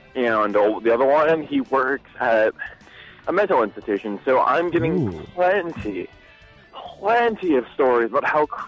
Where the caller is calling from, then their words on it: Pittsburgh, Pennsylvania, United States; Yeah, I'm coming here from Pittsburgh.